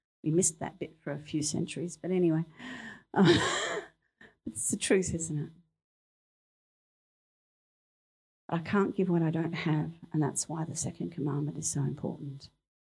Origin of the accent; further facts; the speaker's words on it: Mount Eliza, Victoria, Australia; I grew up in Mount Eliza. I went to school with these people